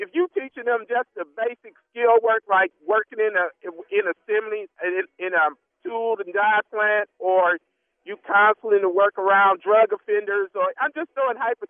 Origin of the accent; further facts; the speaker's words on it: Saginaw, Michigan, United States; We from big cities, like from Detroit, and I'm from Saginaw.